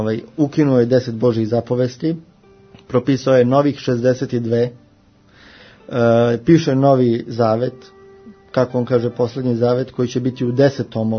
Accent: Serbia; ja sam Srbin

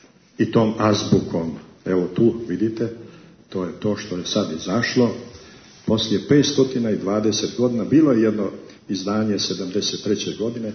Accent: Montenegro; ovdje kod nas u Crnoj Gori sad imamo takozvani crnogorski jezik.

